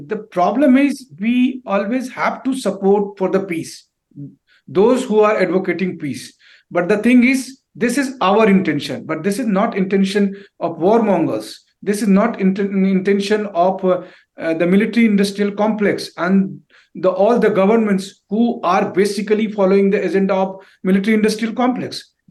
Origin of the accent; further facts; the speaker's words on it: India; first language Hindi; English is a second language; because Hindi is my mother tongue